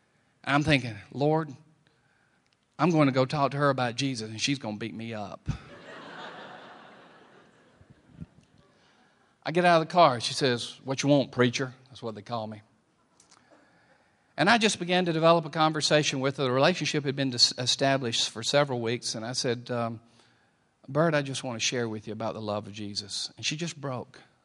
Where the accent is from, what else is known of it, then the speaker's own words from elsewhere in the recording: the South, United States; Now, you already know my cultural background. I'm a Baptist from the South.